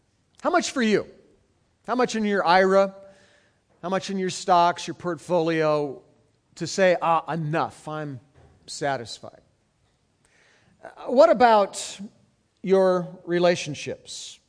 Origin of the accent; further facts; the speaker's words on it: Santa Monica, California, United States; born there; When I was a young boy, I was born in Santa Monica. And I started surfing as a kid.